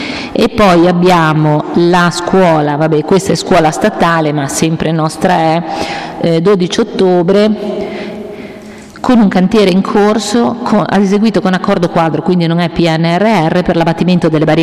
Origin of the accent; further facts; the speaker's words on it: Genoa, Liguria, Italy; io sono del Ponente, ci tengo a dirlo, da Cornigliano un po' siamo figli di nessuno